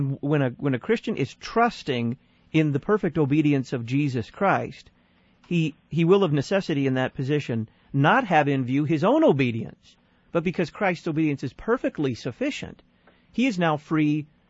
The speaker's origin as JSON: {"language": "English", "town": "Fort Worth", "region": "Texas", "country": "United States", "tie": "born or raised there", "said": "Calling from the Lone Star State, not far from my hometown, Fort Worth, Texas."}